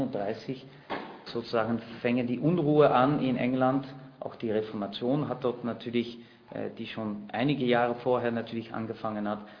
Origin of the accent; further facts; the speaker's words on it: Netherlands; German is a second language; ich bin selber Niederländer